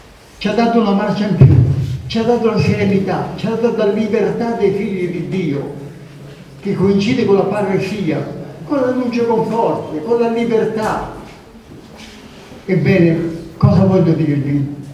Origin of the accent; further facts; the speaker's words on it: Tuscany, Italy; Siccome sono toscano